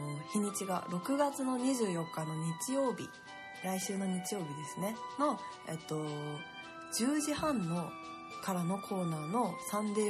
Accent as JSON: {"language": "Japanese", "region": "Kansai", "country": "Japan", "accent": "Kansai", "said": "関西出身なんですよもう忘れてしまいました、関西弁、"}